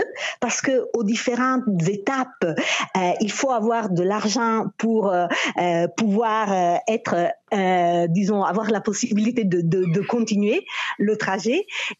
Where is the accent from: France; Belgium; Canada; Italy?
Italy; French is a second language; Moi, je suis italienne.